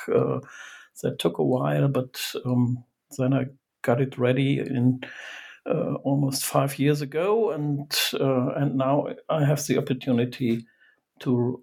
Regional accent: Germany; I'm from Germany

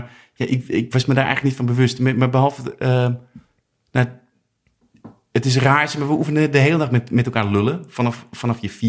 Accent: Amsterdam, North Holland, Netherlands; Amsterdam Oost.

